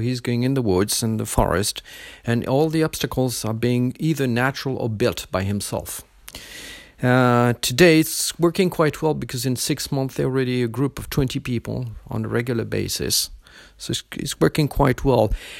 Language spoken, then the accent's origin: English; Buc, Île-de-France, France; English is a second language; because I'm from Buc